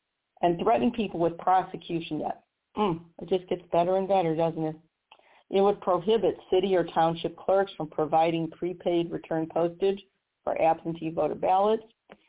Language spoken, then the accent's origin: English; Missouri, United States; And in my home state of Missouri, I didn't have to, except by claiming that I had a medical condition